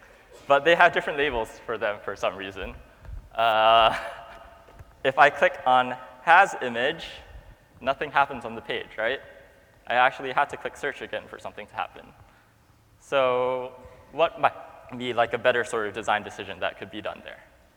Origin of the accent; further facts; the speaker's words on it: Boston, Massachusetts, United States; I'm from I'm from Boston, so let me look in Massachusetts.